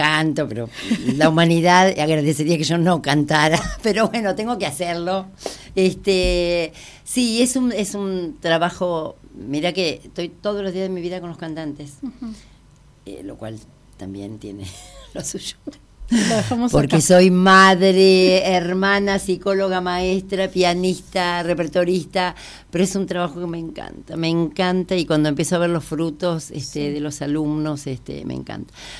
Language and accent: Spanish; Buenos Aires Province, Argentina; Porque no soy de La Plata, soy del interior de la provincia.